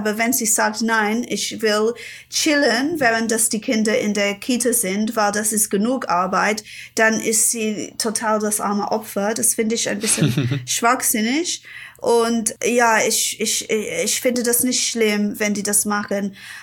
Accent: Ilford, London, United Kingdom; Ich komme nicht wirklich aus London. Ich komme aus Ilford. Das ist so Spandau-mäßig.

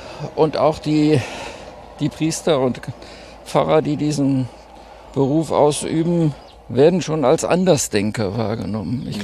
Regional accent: Münster, North Rhine-Westphalia, Germany; Ich komme aus Münster, ja.

